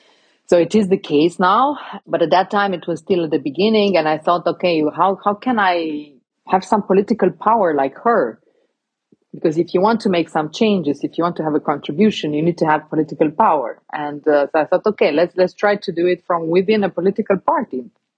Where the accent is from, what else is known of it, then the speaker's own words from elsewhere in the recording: Romania; Because I come from Romania, mm-hmm. So in a lot of countries, including Romania, people think of politicians as corrupt.